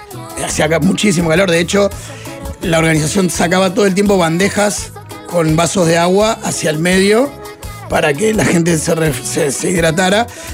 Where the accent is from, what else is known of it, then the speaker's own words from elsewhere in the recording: Canelones, Uruguay; Yo soy de Canelones, yo salí de acá.